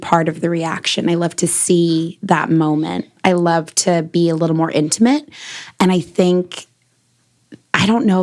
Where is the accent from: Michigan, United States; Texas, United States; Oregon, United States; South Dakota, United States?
Texas, United States; San Antonio; now in Austin, United States; Well, I've been here 14 years. I'm from San Antonio.